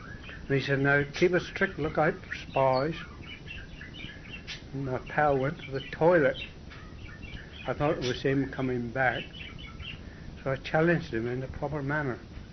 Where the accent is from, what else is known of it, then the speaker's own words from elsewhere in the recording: England, United Kingdom; I said, "I'm fighting for my country and I'm English."